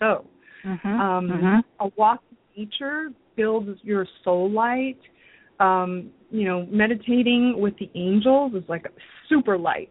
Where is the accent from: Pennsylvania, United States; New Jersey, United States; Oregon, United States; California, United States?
California, United States; Redondo Beach; I was raised in Redondo Beach, and so we were at the beach all the time.